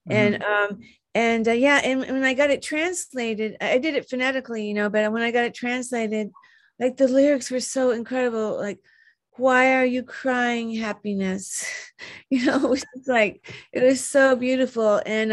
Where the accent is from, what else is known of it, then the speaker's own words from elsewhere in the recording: Dallas, Texas, United States; Oh, my granddad was a cowboy. When I wasn't in the ballet studio, I was on the ranch